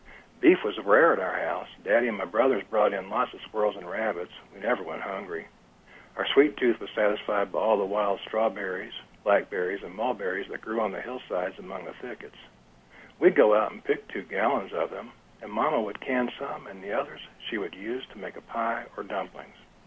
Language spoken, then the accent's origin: English; Tennessee, United States; born there; I was born in East Tennessee, but like a lot of poor people, we went north to work and came back and so forth.